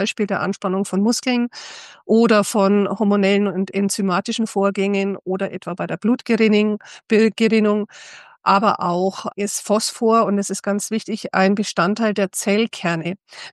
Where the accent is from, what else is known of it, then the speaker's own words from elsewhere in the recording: Bavaria, Germany; also ich komme aus Bayern, es ist so mein Hauptgebiet